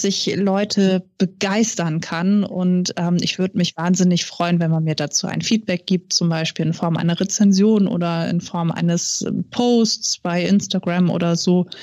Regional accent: Hamburg, Germany; born there; Also die meisten meiner Bücher, jetzt abgesehen von Myrika, spielen ja auch in Hamburg, meiner Geburtsstadt.

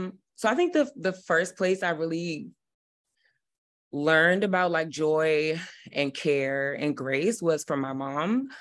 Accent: Washington, District of Columbia, United States; So growing up in Chocolate City, but also in a place that is so ravaged by gentrification.

